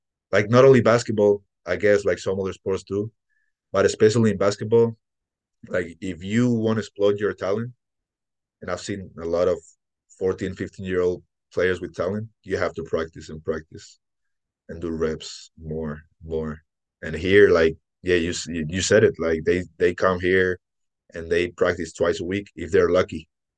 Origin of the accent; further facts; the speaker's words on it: Spain; now in Ireland; Like I'm from Spain, and like I've only played basketball since I'm probably 8 years old.